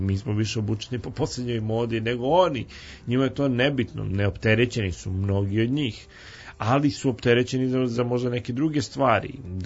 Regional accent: Serbia; Ja kažem, ja sam Srbin, nisam Rus.

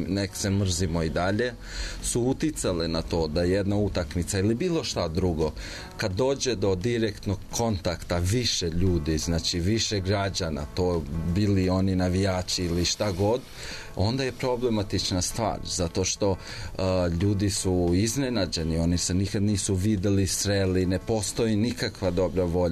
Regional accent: Kosovo; ja sam inače poreklom s Kosova. I kad sam došao prvi put 2006.

